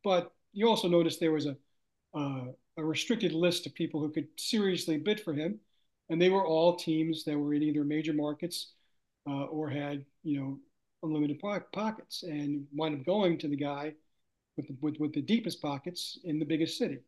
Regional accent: Long Island, New York, United States; because I was growing up on Long Island in New York

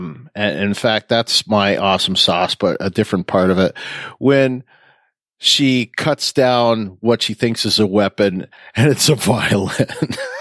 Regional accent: Windsor, Ontario, Canada; particular commercial played for at least 20 years growing up, listening to the Detroit stations, in my hometown of Windsor, which is across the border.

